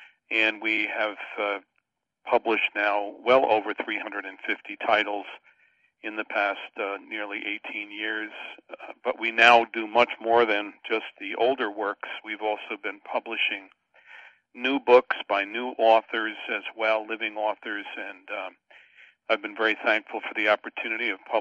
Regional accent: Wales, United Kingdom; Well, you've got a Welshman leading into a half-Welshman. my mother's maiden name was Jones. And we're from Wales, and obviously Derek Thomas is as well.

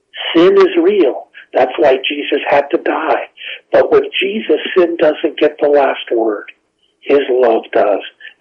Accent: Kansas, United States; But I grew up in Western Kansas, and making homemade ice cream was something we would do on summer evenings.

